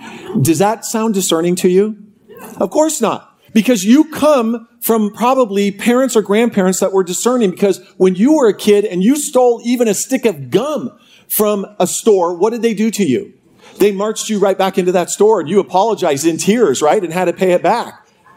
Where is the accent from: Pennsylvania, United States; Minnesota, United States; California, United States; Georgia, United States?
California, United States; I'm from California, and I've been deprogrammed. I am a product of the public schools of California through state university.